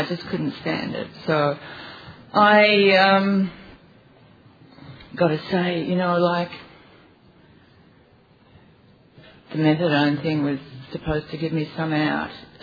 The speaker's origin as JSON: {"language": "English", "country": "Australia", "said": "you know, I am Australian."}